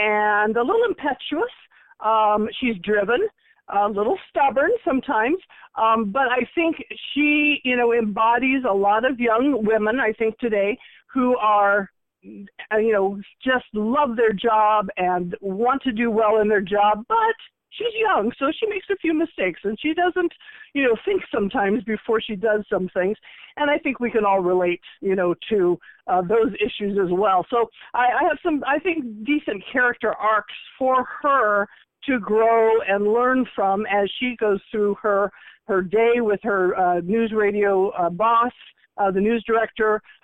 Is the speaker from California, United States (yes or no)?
no; Iowa, United States; And I was born and raised in Iowa, too.